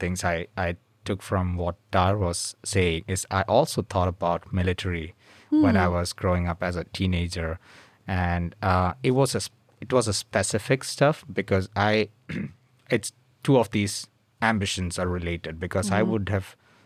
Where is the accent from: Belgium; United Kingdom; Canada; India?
India; I grew up in India